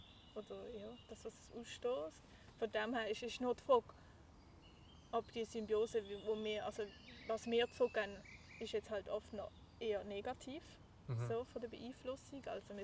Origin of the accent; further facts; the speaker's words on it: Muttenz, Basel-Landschaft, Switzerland; ich bin jetzt hier in Muttenz aufgewachsen.